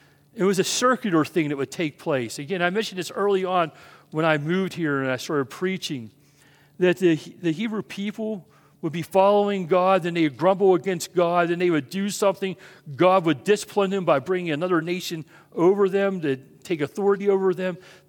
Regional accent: West Virginia, United States; One of my best buddies named Ryan, you know, and he lives out in Kansas City. We grew up together in West Virginia.

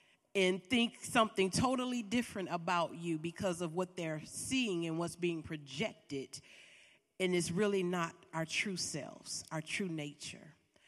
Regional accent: Detroit, Michigan, United States; We went to my hometown of Detroit.

